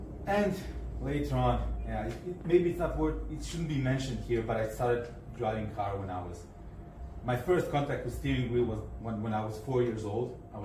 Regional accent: Sarajevo, Bosnia & Herzegovina; now in Czech Republic; I'm here from Sarajevo, but I live in Czech Republic.

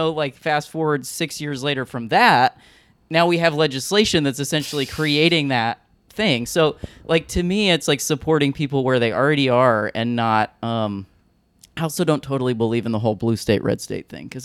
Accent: Akron, Ohio, United States; I grew up in Akron, Ohio.

